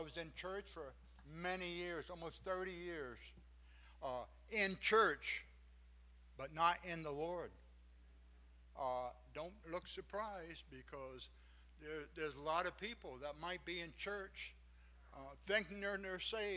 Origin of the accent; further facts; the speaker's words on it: New Jersey, United States; also born or lived in Hawaii; We came from California. I'm originally from New Jersey, Hawaii, and many, many places on missions trips.